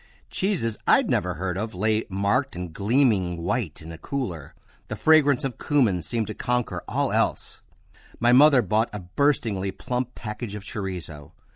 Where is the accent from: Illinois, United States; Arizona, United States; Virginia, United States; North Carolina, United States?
Illinois, United States; Diamond Lake; The first time I remember seeing chorizo was back in my hometown of Diamond Lake, Illinois, in 1965 or so.